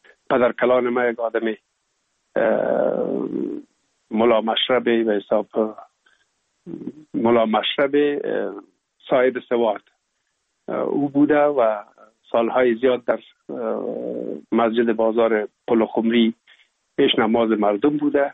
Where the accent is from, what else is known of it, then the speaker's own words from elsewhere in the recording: Kabul, Afghanistan; also born or lived in Pul-e Khumri; ما در شهر پلخمری به دنیا آمدیم، یعنی در ولایت بغلان شهر پلخمری، و تا 1 سالگی را ما هم در موش گذاشتندیم. بعد از او جاب کار بابیم حساب در کابل میکرد و انتقال کرد به اینجا. ما هم امرای مادرم با بابیم یا پدرم آمدیم به کابل